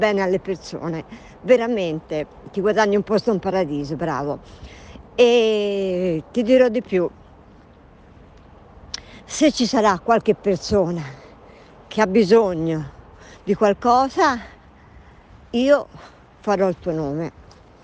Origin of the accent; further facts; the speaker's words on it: Tuscany, Italy; io essendo toscana, mi piace dare ai giovani del tu